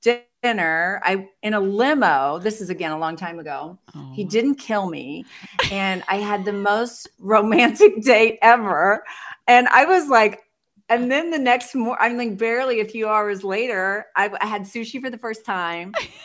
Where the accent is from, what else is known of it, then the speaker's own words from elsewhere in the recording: Indiana, United States; here's the crazy thing is I was from Indiana